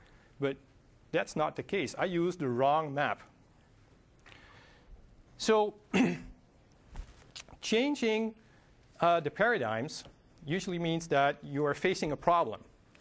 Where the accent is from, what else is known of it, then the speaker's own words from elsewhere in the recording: Netherlands; Now, I'm from Europe and the Netherlands, and I'm not very big on shooting innocent animals.